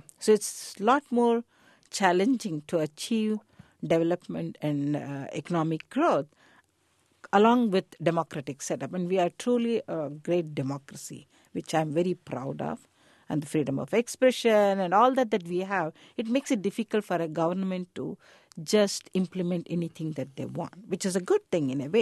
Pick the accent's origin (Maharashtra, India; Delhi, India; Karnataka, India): Karnataka, India; Mysore; I come from South India. Well, I had to say, I'm from Mysore